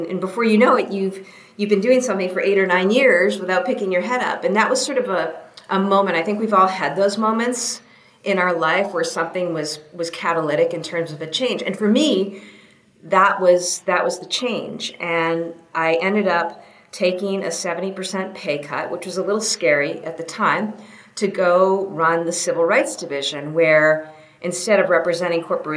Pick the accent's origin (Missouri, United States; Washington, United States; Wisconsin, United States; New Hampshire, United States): New Hampshire, United States; So I grew up in New Hampshire, right? And when you grow up in New Hampshire, it's the presidential, you know, season every 4 years.